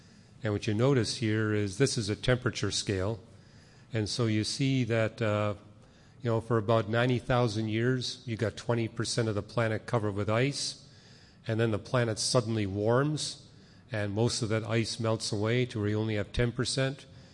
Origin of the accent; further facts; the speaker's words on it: Canada; as a Canadian